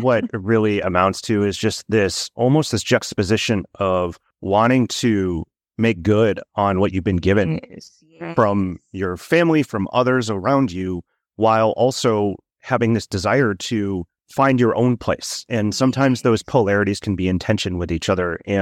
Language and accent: English; United States; So I am a son of two immigrants in the United States. I'm Chinese American, and I grew up in an incredible household full of love and compassion and support.